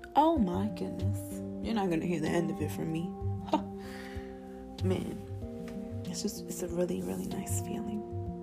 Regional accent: New York City, New York, United States; born there; You know, I was born in the Bronx

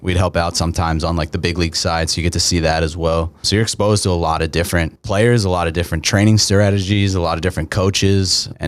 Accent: Philadelphia, Pennsylvania, United States; I grew up in the Philly area. So, okay. Yeah, like born and raised. I was born in the city and then raised in the suburbs.

